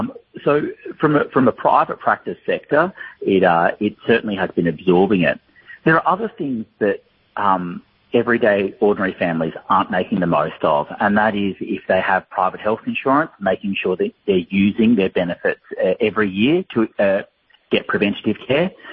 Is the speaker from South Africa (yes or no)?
no; Canberra, Australian Capital Territory, Australia; I grew up in Canberra and I still think about how wonderful it was.